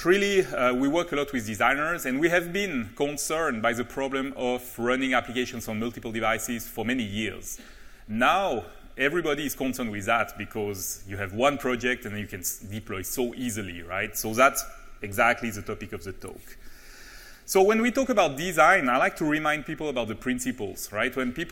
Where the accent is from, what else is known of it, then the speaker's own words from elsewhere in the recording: Switzerland; I'm coming from Switzerland, like we were just chatting